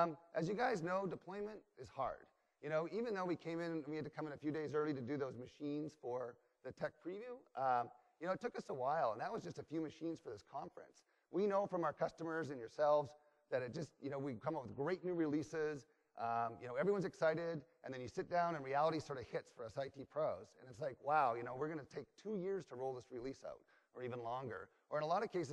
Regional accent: Canada; as I say in my home country of Canada, good day, A.

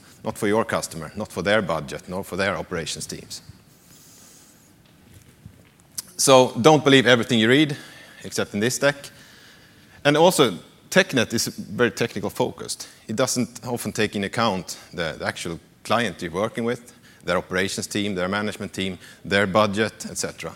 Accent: Sweden; I'm from Sweden. I work for a consultant company there.

